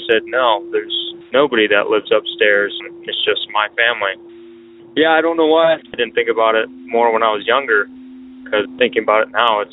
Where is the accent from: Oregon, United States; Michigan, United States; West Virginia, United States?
Michigan, United States; I'm from Southern Michigan.